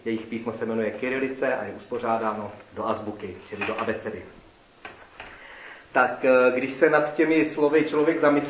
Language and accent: Czech; Central Bohemian Region, Czechia; to byl družební jakoby okresu Nymburk, odkud pocházím